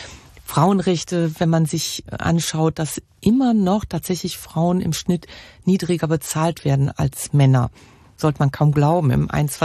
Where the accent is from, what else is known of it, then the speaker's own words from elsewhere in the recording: Cologne, North Rhine-Westphalia, Germany; bin sogar auch echte Kölsche und hier geboren.